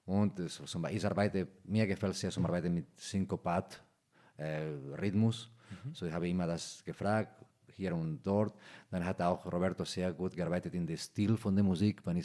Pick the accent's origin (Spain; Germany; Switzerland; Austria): Spain; German is a second language; ist immer etwas als Spanier mir gefällt.